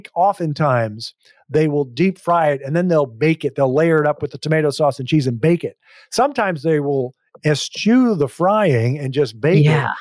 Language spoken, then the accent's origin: English; Minnesota, United States; I bring up Papa Louie's because I hadn't eaten a lot of Italian growing up in Minnesota.